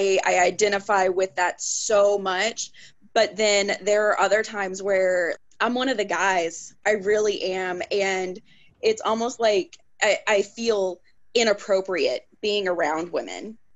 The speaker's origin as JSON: {"language": "English", "region": "Kentucky", "country": "United States", "tie": "born or raised there", "said": "I mean, I was born and raised in Kentucky, you know, it takes a minute for everything to get to us here."}